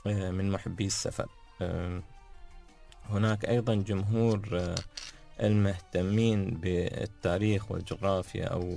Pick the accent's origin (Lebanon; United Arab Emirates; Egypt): United Arab Emirates; هنا عندنا في الإمارات